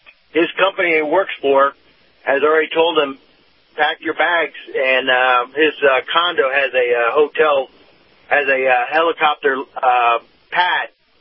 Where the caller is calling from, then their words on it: Sarasota, Florida, United States; Sarasota, Florida.